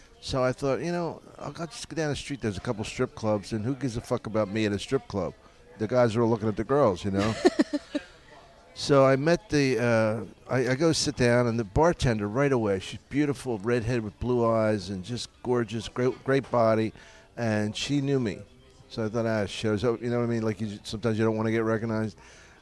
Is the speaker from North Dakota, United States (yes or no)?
no; Philadelphia, Pennsylvania, United States; But, you know, I'm from Philly